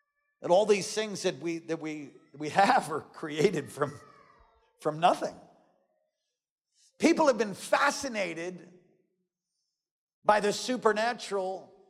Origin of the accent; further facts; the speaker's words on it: New York, United States; We grew up in Long Island, New York, and we would go into Manhattan for different occasions.